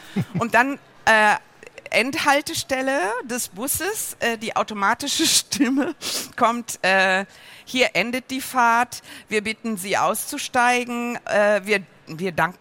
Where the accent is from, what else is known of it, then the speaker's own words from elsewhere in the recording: Rhineland, Germany; aber ich bin Rheinländerin. Ich glaube, wir Rheinländerinnen und Rheinländer kommen nicht ohne das Selbstgespräch aus.